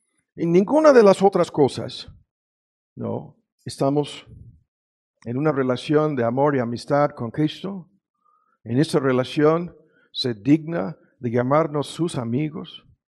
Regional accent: United States; Spanish is a second language; me equivoqué, soy gringo, hablo mal el español

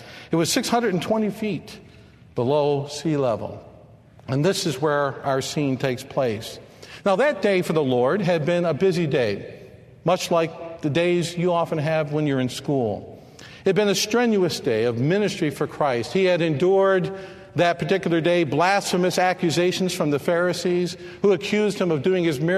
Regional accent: Michigan, United States; I'm from Michigan, and Michigan has a world-famous story about a storm.

